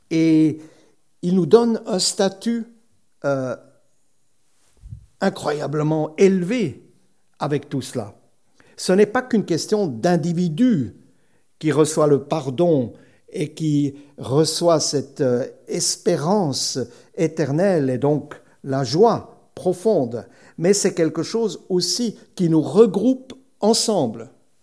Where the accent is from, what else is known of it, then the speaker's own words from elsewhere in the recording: Switzerland; now in France; on aime notre pays d'origine, moi c'est la Suisse, mais bon, je suis plus français que suisse depuis longtemps, à part l'accent